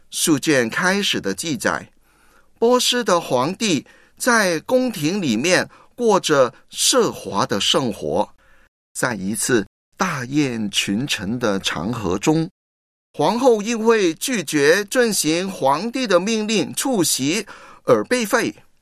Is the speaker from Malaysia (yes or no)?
no; China; 我们中国人有很多节日，上个月我们就刚刚过了端午节